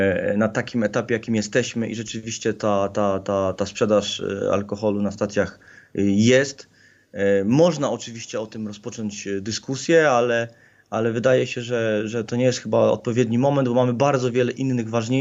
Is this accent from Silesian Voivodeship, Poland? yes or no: yes; Silesian Voivodeship, Poland; ja jako mieszkaniec Śląska, jako Ślązak, który ma do czeskiej granicy 22 kilometry